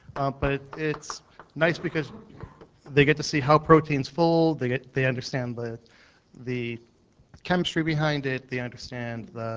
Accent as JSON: {"language": "English", "town": "Hartford", "region": "Connecticut", "country": "United States", "said": "Oh, I'm Hartford, Connecticut."}